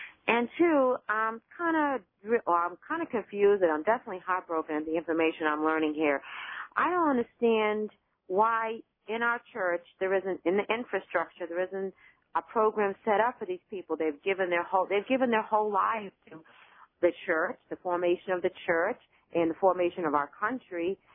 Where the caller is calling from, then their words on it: Tampa, Florida, United States; I'm from Tampa, Florida, and I have a couple of questions.